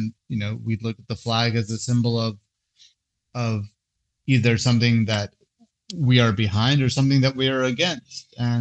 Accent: Turkey; I'm the hippie from Turkey.

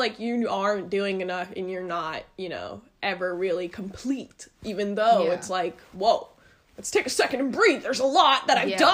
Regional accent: Pakistan; born there; My parents, obviously, both born in Pakistan. I was born in Pakistan as well.

